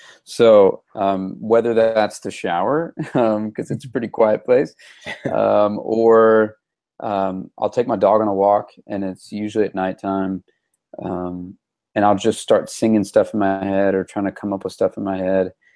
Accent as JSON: {"language": "English", "region": "Arkansas", "country": "United States", "tie": "born or raised there", "said": "So I grew up in Arkansas, and starting in 4th grade, my parents signed me up for this school that was about 35, 40 minutes from my house."}